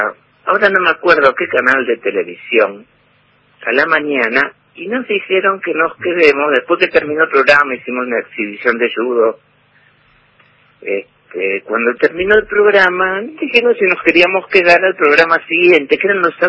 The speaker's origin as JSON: {"language": "Spanish", "region": "Buenos Aires", "country": "Argentina", "tie": "born or raised there", "said": "Yo hasta los 20 años viví en Floresta. Yo soy porteño de pura cepa. Yo viví en Floresta, que sería Flores Sur también"}